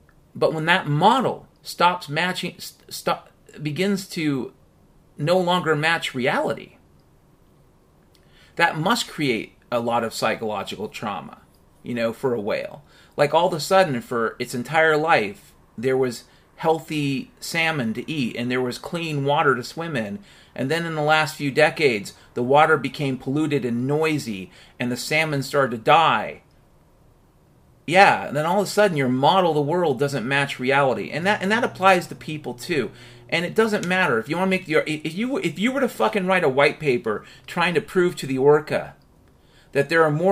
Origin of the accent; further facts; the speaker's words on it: Washington, United States; And by the way, I grew up in Washington State, you fuck.